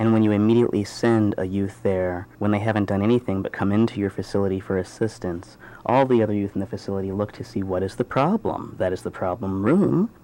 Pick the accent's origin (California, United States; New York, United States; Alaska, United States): California, United States; I didn't know anyone in Minnesota. I was originally from California.